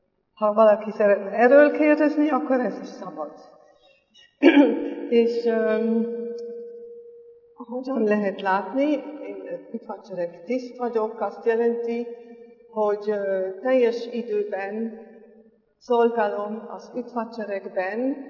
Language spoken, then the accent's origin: Hungarian; Switzerland; Hungarian is a second language; moved away as an adult; now in Hungary; Svájcban nőttem fel, egy elég nagy családban, 5 gyerek voltunk, és ott Basel mellett a német, svájci német részen laktunk.